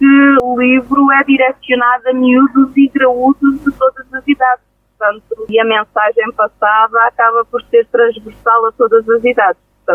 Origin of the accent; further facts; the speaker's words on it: Portugal; Eu sou natural de Luxo, de uma aldeia pequena que é a Verdadinha